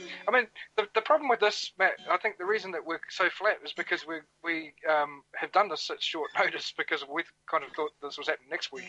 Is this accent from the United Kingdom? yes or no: yes; United Kingdom; We're so British.